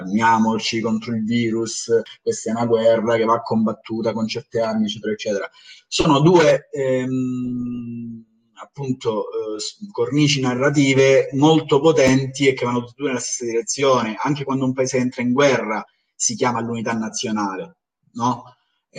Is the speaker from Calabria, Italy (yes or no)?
yes; Calabria, Italy; io sono calabrese d'origine, quindi è un discorso che conosco molto bene